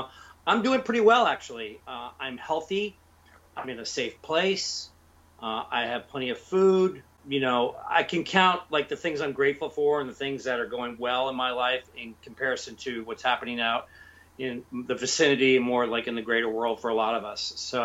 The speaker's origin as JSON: {"language": "English", "town": "Alexandria", "region": "Virginia", "country": "United States", "tie": "born or raised there", "also_born_or_lived": "McLean", "said": "Yeah, I grew up in Alexandria and McLean, Virginia, just outside D.C."}